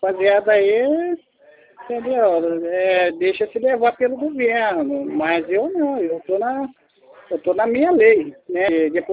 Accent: Resende, Rio de Janeiro, Brazil; Não, eu sou de Resende, isso, Resende.

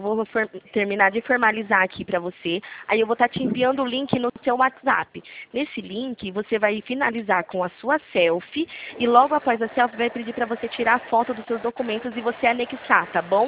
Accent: Leme, São Paulo, Brazil; eu sou de Leme, SP. Leme, São Paulo. No interior de São Paulo.

